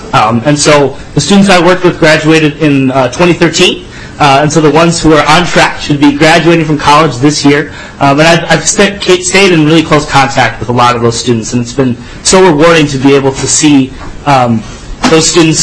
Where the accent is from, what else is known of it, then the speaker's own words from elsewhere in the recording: St. Paul, Minnesota, United States; I'm a St. Paul native. I grew up here in Minnesota, and I went to St. Olaf College.